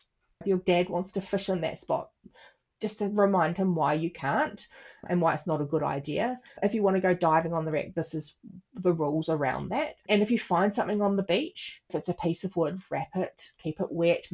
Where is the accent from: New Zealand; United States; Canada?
New Zealand; growing up in Aotearoa, New Zealand, we didn't have that opportunity to learn our history.